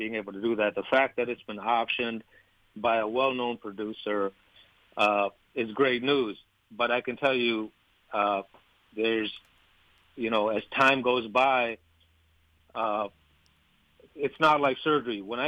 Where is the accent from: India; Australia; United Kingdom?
India; English is a second language; now in United States; it reminds me of my interaction first coming to the United States as an Indian immigrant and being thrown in the inner city with a bunch of inner city kids and trying to make my way.